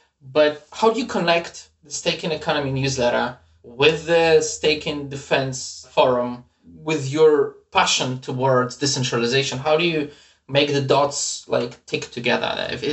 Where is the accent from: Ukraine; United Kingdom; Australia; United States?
Ukraine; Yeah, I'm originally from the Ukraine, so I can relate to what she's saying.